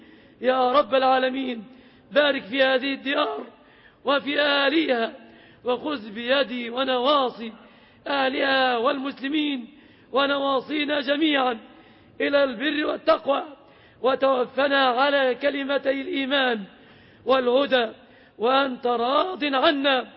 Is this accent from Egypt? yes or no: yes; Egypt